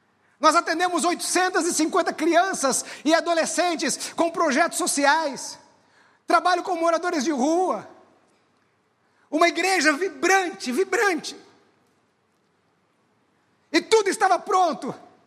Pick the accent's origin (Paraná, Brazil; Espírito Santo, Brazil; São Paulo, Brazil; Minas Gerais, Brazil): Paraná, Brazil; Eu sou paranaense, eu sou um pé vermelho, nasci no norte do Paraná.